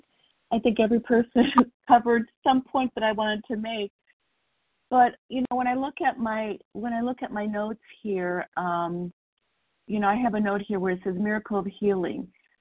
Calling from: Michigan, United States; calling from Michigan, recovered compulsive overeater.

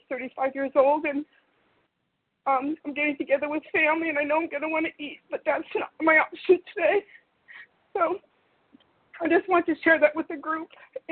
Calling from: California, United States; I'm calling from California.

